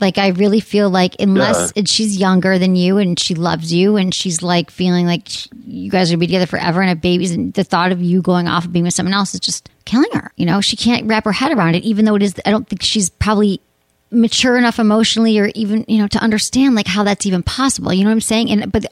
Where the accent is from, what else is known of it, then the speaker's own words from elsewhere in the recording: Michigan, United States; But you're in, I'm from Michigan.